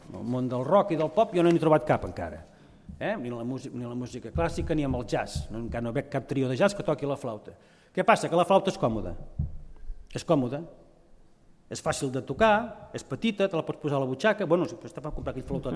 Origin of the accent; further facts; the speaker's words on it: Constantí, Catalonia, Spain; now in England, United Kingdom; Que sóc un cantant de Constantí que viu a Anglaterra.